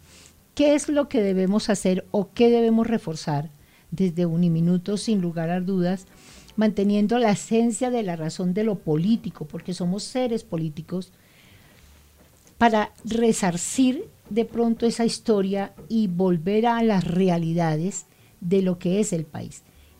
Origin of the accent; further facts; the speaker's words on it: Colombia; nosotros como ciudadanos, como colombianos